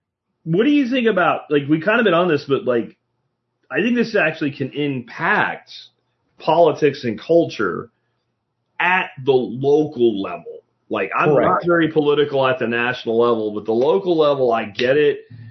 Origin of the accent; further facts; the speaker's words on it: Northeast, United States; but less prevalent where you are than, like, where I grew up in the Northeast is, like, the drugs.